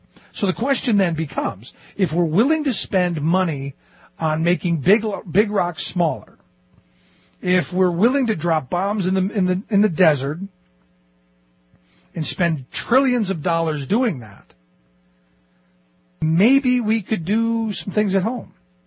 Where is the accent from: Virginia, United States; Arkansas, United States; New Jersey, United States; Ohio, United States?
Ohio, United States; You know, where I grew up in Ohio, one of the little suburb that my grandparents lived